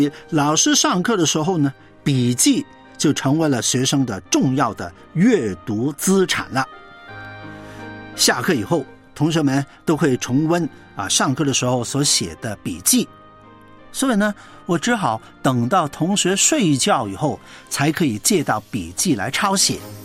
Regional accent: northern China, China; now in Hong Kong; 我是北方人，粤语广东话是我完全不懂的一种方言，但是通过在香港的生活呢，都学了一点点，很勉强的能听能说

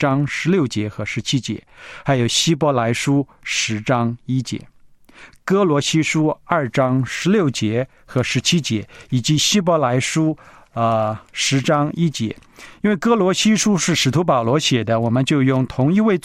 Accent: China; 我是个中国人

